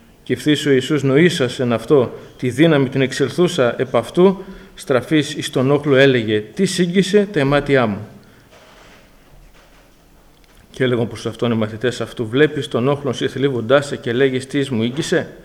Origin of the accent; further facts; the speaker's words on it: Alexandreia, Central Macedonia, Greece; now in Veria, Greece; μεγάλωσα και γεννήθηκα στην Αλεξάνδρεια από μια πολύτεκνη οικογένεια. Τα ιερά γράμματα τα έμαθα στην Εκκλησία των Γιαννητσών, αλλά εδώ και 17 χρόνια ζω στην Εκκλησία και εργάζομαι στην Βέρεια.